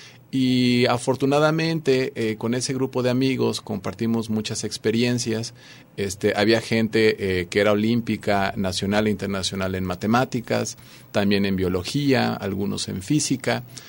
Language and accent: Spanish; Mexico; hay que estar orgulloso como mexicano.